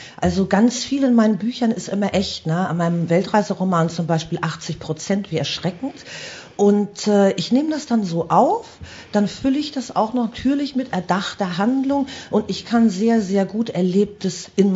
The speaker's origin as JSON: {"language": "German", "country": "Germany", "tie": "born or raised there", "said": "Und ich genieße die Zeit natürlich hier an der See, wo ich groß geworden bin, immer ganz besonders."}